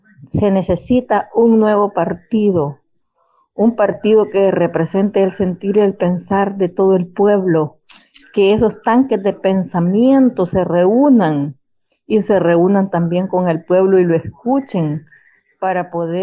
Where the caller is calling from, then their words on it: Quelepa, San Miguel, El Salvador; de acá de Quelepa.